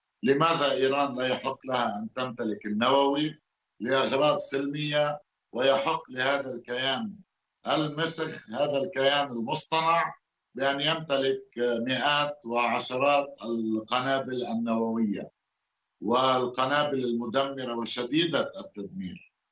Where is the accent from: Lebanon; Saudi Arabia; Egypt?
Lebanon; يعني بطبيعة الحال نحن كإعلاميين لبنانيين وصحفيين عرب